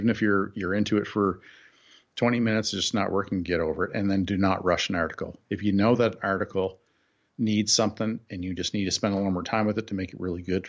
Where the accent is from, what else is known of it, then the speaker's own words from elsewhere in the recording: Canada; I am Canadian.